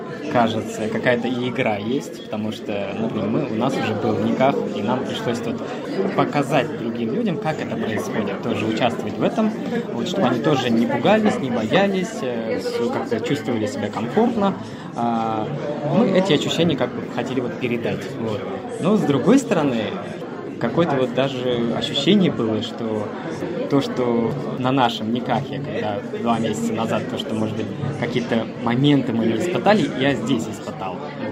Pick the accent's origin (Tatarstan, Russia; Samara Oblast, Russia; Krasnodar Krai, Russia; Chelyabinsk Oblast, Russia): Tatarstan, Russia; now in Moscow, Russia; Мы и сами родом из Татарстана, но уже давно живем в Москве.